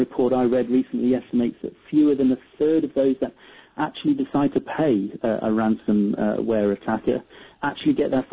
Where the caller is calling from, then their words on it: London, United Kingdom; I'm calling from London in the United Kingdom.